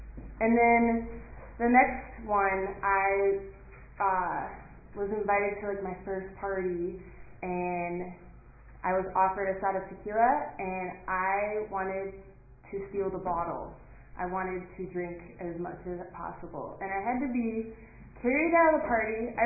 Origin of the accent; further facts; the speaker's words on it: Anaheim, California, United States; born there; So I'm 26 years old, and I was born in Anaheim, California.